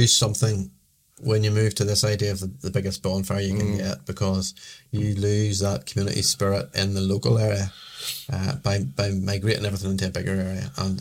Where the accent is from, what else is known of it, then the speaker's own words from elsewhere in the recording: Northern Ireland, United Kingdom; And I said, I'm from Northern Ireland, the United Kingdom.